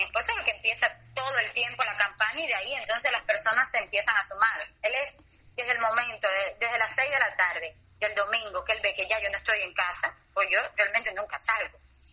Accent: Cuba; Yo fui como mujer. Como civil cubana, como madre de familia

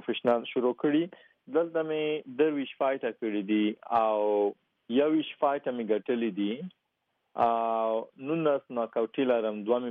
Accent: Afghanistan; زه خو د افغانستان بچایم افغان یم

